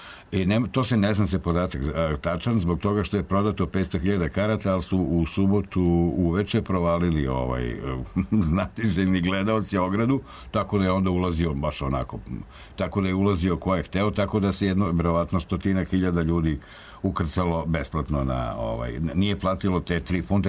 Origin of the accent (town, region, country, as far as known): Serbia